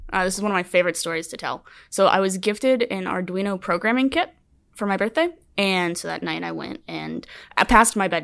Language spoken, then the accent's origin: English; Memphis, Tennessee, United States; I grew up in Memphis, Tennessee.